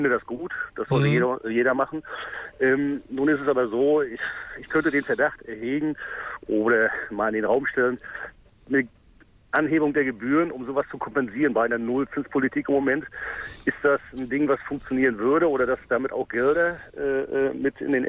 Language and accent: German; Mecklenburg-Vorpommern, Germany; Ich meine, ich komme aus Meckbrommen, die bezahlen auch GZ.